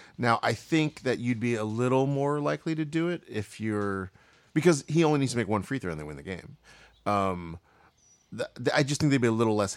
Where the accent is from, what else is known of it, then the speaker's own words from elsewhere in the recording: Texas, United States; also born or lived in New York; now in Los Angeles, United States; I did not. I grew up in Texas and I lived in New York for a long time. So living in Los Angeles is great if you're an NBA fan.